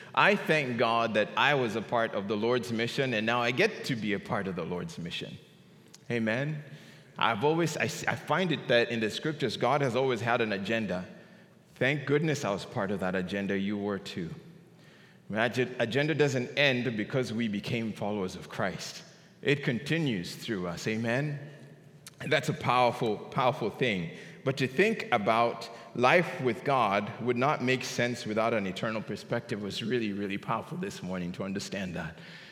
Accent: Kenya; I'm originally from Kenya, and I got saved in Kenya.

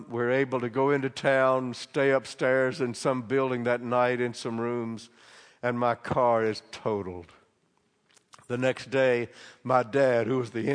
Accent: North Carolina, United States; we were going back towards North Carolina, my home state.

